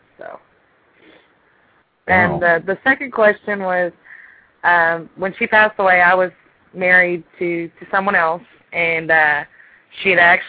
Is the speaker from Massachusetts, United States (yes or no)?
no; College Station, Texas, United States; born there; accent: Texas; I got born in Bryan College Station, so go Aggies.